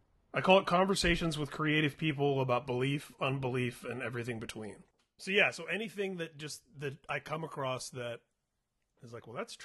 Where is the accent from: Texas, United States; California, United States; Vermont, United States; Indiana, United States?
Indiana, United States; Indianapolis; And I grew up in Indianapolis